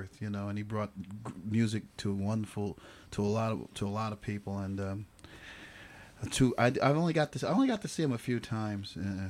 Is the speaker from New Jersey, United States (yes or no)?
yes; Newark, New Jersey, United States; now in Brunswick, United States; I actually spent a lot of my boyish hood life in New Jersey, or as they say down in New Jersey.